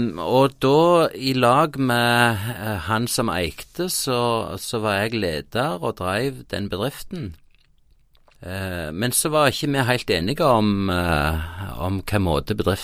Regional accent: Høyland, Rogaland, Norway; vi startet jo noe som heter Tentreff hjemme på Høyland

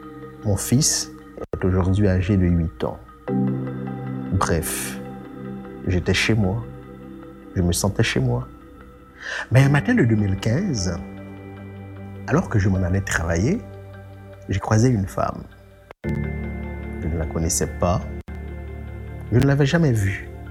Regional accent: Haiti; now in Canada; Je suis un homme. Je suis noir. J'ai grandi en Haïti. Je me suis installé au Québec en janvier 2010. Je suis ce qu'on appelle un immigrant. Je suis arrivé en Abitibi-Témiscamingue en août 2010.

